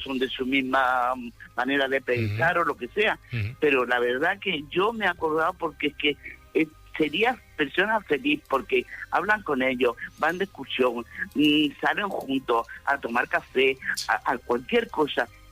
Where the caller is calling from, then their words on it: Málaga, Andalusia, Spain; Mira, yo soy andaluza. Os llamo desde Málaga.